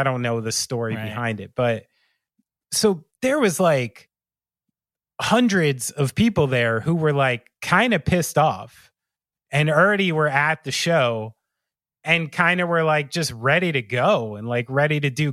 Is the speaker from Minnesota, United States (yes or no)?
no; New Jersey, United States; for someone like me from New Jersey, you might as well grow up in like North Dakota.